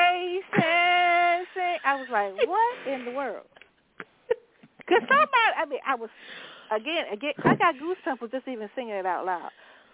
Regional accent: Virginia, United States; Now, I'm from Virginia, and it's country.

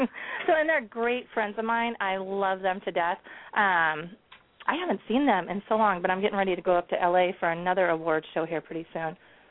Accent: Kansas, United States; I'm from Kansas originally. I love country.

